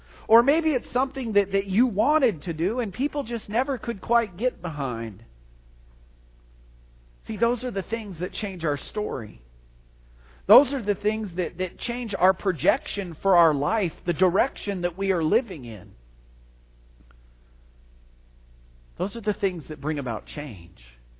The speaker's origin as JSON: {"language": "English", "town": "Las Cruces", "region": "New Mexico", "country": "United States", "tie": "born or raised there", "said": "growing up, I grew up in Las Cruces, right? And so the only reasons we saw boats in Las Cruces are because people took them to Elephant Butte."}